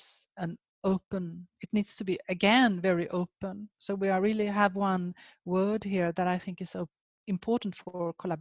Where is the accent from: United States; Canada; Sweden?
Sweden; also born or lived in Switzerland; But then also, I like my home country, Sweden. I have lived in Switzerland for many years.